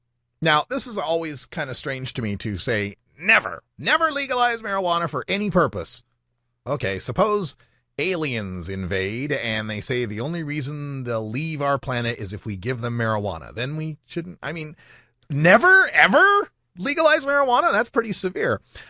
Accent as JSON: {"language": "English", "region": "Idaho", "country": "United States", "tie": "born or raised there", "said": "we're headed back to my home state of Idaho"}